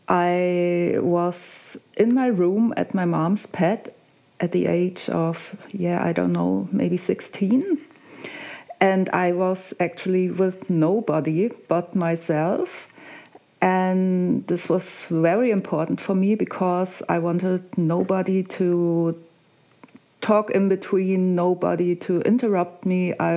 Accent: Frankfurt, Hesse, Germany; I'm from Frankfurt in Germany.

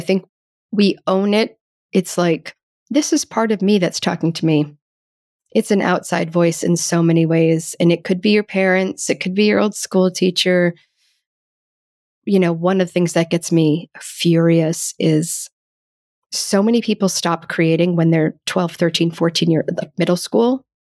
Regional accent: United States; Growing up as an American, I think there is a constant, subtle, and sometimes not so subtle message that the arts are not important

